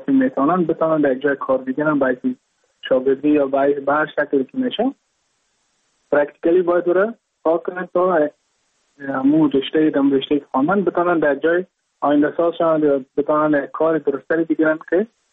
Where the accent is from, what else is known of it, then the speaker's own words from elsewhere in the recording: Mazar-i-Sharif, Balkh, Afghanistan; moved away as an adult; now in India; از مزار شریف هستم، از قریه شیرآباد که از قریه دورافتاده مزار شریف بلخ میباشم، که ما در سال 2019 ماه جون به هندوستان آمدم